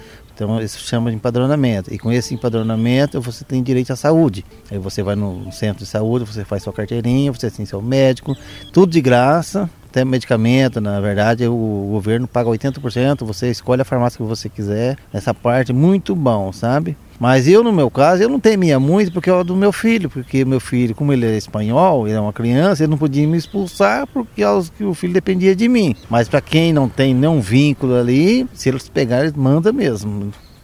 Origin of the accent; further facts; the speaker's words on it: Paraguay; now in Spain; como eu já morei no Paraguai, fui criado no Paraguai, tenho uma facilidade com o idioma do espanhol, né? A gente foi viver na Espanha